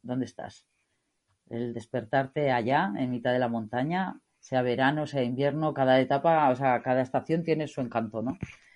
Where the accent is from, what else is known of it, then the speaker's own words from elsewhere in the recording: Portugalete, Basque Country, Spain; yo soy de cerca de Bilbao, ¿no? De Portugalete.